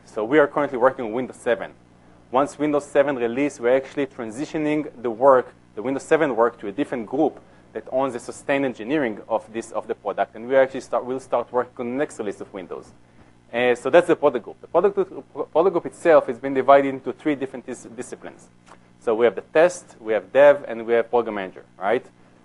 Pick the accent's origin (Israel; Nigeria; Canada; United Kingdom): Israel; moved away as an adult; now in United States; Originally, I'm from Israel. I actually came to the U.S. to work at Microsoft 8 years ago.